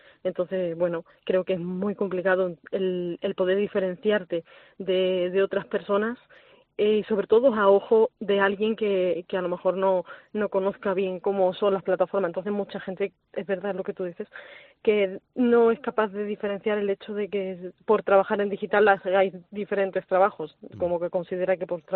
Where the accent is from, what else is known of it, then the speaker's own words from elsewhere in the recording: Marbella, Andalusia, Spain; Llegué hace poquito a Polo, porque bueno, yo vengo de Marbella. En Marbella no hay como nada específico para estas cosas.